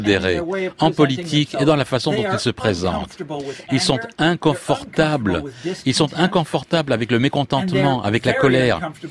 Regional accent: Kansas, United States; Moi, je viens du Kansas. Si vous allez dans les petits patelins du Kansas, dans cette partie du pays, la rue principale, il n'y a plus rien.

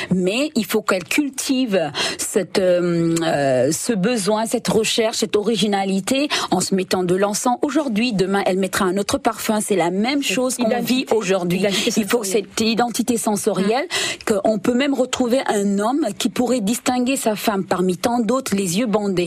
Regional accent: Senegal; Une femme, chez nous, au Sénégal, doit toujours sentir bon.

